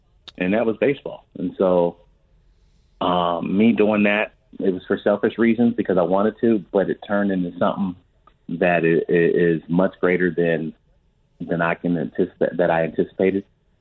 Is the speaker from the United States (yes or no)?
yes; Pittsburgh, Pennsylvania, United States; born there; I was born outside of Pittsburgh and he was there and everybody called him Pops.